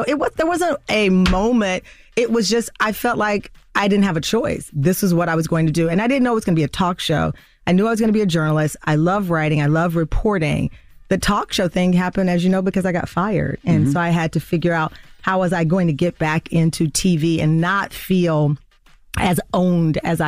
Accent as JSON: {"language": "English", "region": "the South", "country": "United States", "said": "I can't play spades, and I'm from the South. I'm embarrassed."}